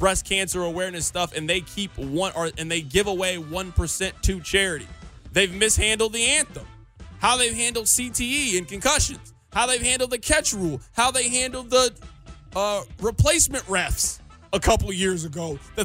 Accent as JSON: {"language": "English", "region": "Missouri", "country": "United States", "tie": "born or raised there", "said": "Man, I was born and raised in Missouri, and I've spent every day of my life at least living in the state of Missouri."}